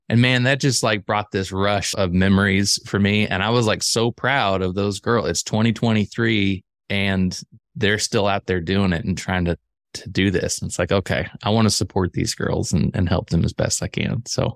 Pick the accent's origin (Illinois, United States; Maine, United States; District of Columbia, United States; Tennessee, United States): Illinois, United States; I grew up in the Midwest, actually Central Illinois. So it's where I was is a very blue collar, Midwestern mindset.